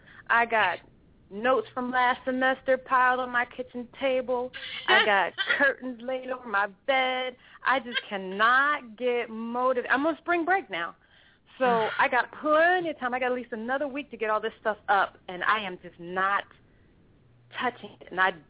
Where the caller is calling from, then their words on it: Arizona, United States; I'm calling from Arizona.